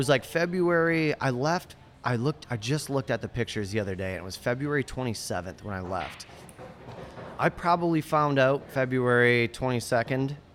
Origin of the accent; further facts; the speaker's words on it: Michigan, United States; So growing up in Michigan, in the Midwestern town as you know, my mom and dad, I used to wake up on Sundays.